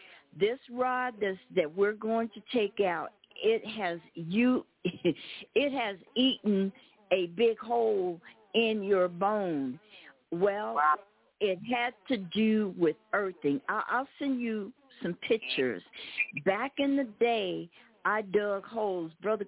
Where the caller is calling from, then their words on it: Sierra Vista, Arizona, United States; And I'm calling you from stolen land in Cochise County, Arizona, Fort Huachuca, Sierra Vista.